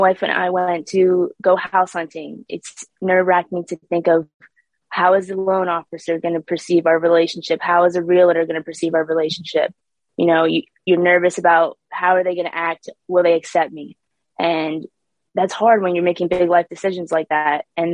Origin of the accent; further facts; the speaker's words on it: Pennsylvania, United States; but I'm from Pennsylvania originally.